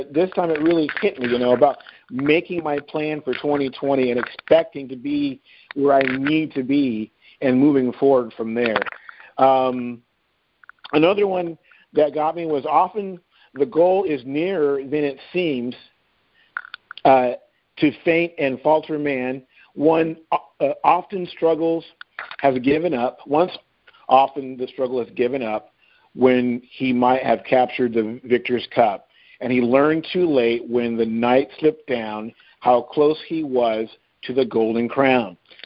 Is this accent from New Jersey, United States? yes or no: no; Dallas, Texas, United States; I can't wait to see you guys in just a few months here in my home town here in Dallas.